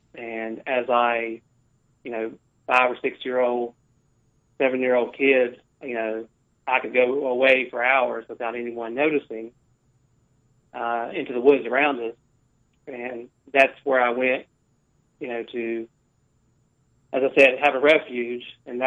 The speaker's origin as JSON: {"language": "English", "region": "West Virginia", "country": "United States", "tie": "born or raised there", "said": "Danny, I grew up in the woods of West Virginia"}